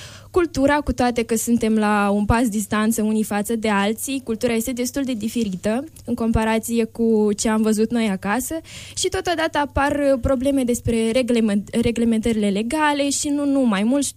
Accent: Milești, Nisporeni District, Moldova; Păi vin din Republica Moldova, da? În primul și în primul rând, și dintr-un raion, mai exact dintr-un sătuc aproape de un raion.

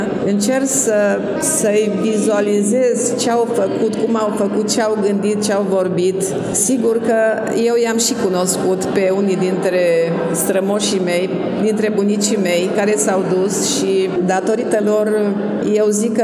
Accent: Arucuta, Cluj County, Romania; Satul Arucuta din județul Cluj.

